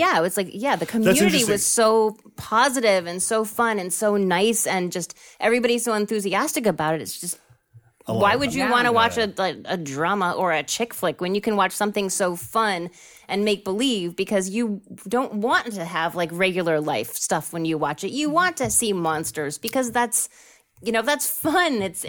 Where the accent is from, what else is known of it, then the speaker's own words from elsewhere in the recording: District of Columbia, United States; I'm from D.C.